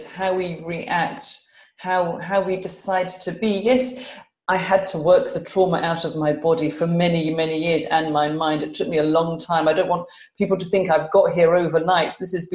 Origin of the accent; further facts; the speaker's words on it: London, United Kingdom; now in Glasgow, United Kingdom; So I am a Londoner, but I live in Glasgow in Scotland